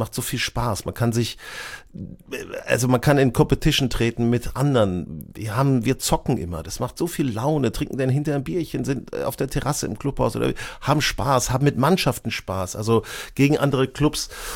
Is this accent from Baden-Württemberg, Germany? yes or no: no; Lower Saxony, Germany; ich bin auf dem Dorf aufgewachsen, in der Nähe von Hannover und ich brauch's so ein bisschen diese Anmutung von Weite.